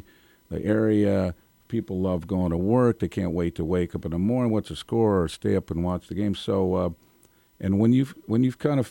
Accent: Los Angeles, California, United States; could have played first base for the Dodgers, my hometown team and all that kind of stuff.

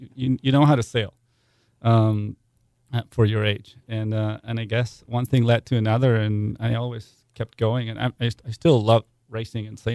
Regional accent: Buenos Aires, Argentina; No, I'm actually from Argentina.

